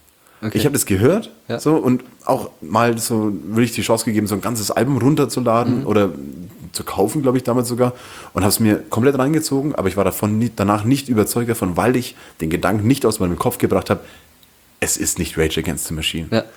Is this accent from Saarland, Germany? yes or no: no; Bavaria, Germany; Ich bin ja im Landkreis Fürth aufgewachsen so, und deshalb war für mich Fürth um die Ecke und Nürnberg die große Stadt.